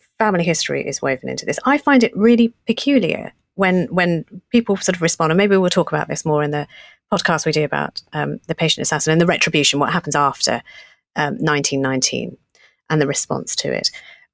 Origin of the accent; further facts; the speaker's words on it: East of England, United Kingdom; Well, I'm born in Britain, not a passport holder, Essex girl.